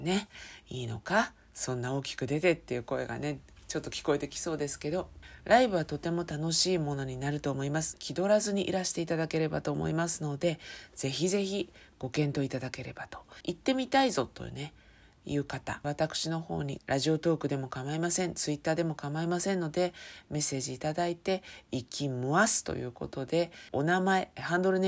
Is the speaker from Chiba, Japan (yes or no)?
yes; Shiroi, Chiba, Japan; 私のですね、生まれ育った千葉県の白石というところにございます。